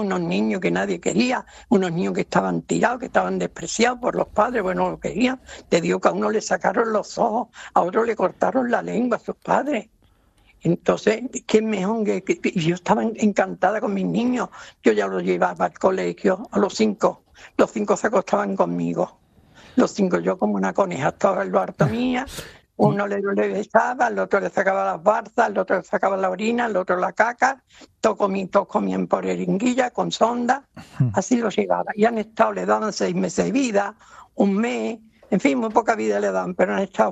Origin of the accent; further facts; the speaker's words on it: Arcos de la Frontera, Andalusia, Spain; Resulta que cuatro sacerdotes de aquí de Arco de la Frontera, que es mi pueblo natal, yo salía en una cofradía, salía yo de las Tres Caídas de aquí